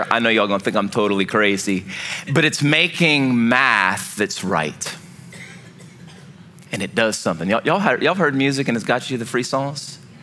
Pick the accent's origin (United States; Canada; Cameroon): United States; Louisiana; I grew up, we didn't call them goosebumps because I grew up in Cajun land.